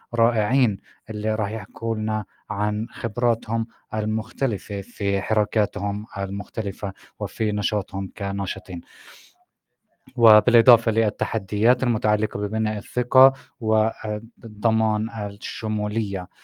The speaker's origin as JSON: {"language": "Arabic", "country": "Palestine", "said": "كيف ممكن نبني ثقة أكبر في مشاريع مختلفة عندنا في فلسطين"}